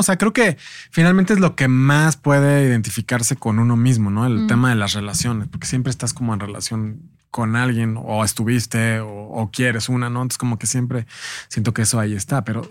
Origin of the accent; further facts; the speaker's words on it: Mexico; Y creo que como mexicanos, este morbo. Hasta está en nosotros, ahí.